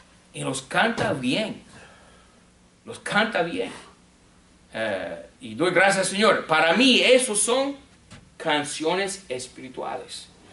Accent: United States; Spanish is a second language; now in Miami, United States; Yo soy un gringo. Yo fui criado en un lugar donde había 3 emisoras de música cristiana.

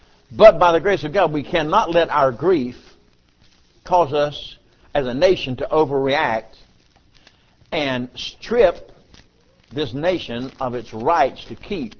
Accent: United States; I'm an American.

